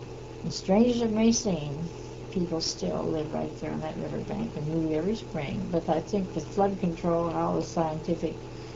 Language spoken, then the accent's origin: English; Bel Air, United States; And I was born on April 30th, 1904. And I lived in Bel Air until I was in second grade. And my father was an enamel man, and when the enamel plant moved from Bel Air to Sebring, and we left the river completely